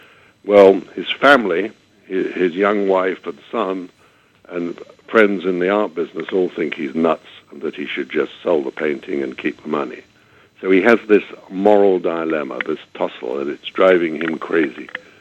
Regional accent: London, United Kingdom; moved away; You know, I was born and raised in London, and I left it in 1980, and it's changed considerably

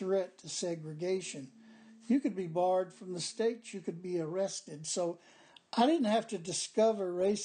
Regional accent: Macomb, Mississippi, United States; I grew up in Macomb, Mississippi, and Mississippi was such a white supremacist state.

